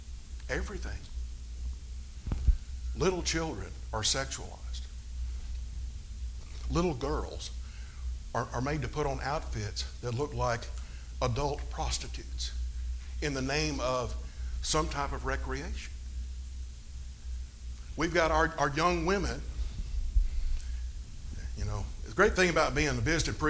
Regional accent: Alabama, United States; You know, I'm from Alabama, if y'all couldn't tell by now. All right, I came from North Alabama.

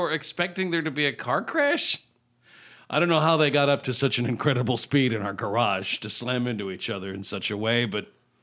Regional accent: Midwest, United States; See, if I moved to Florida, I would expect to have a gator in the garage, and I'm from the Midwest.

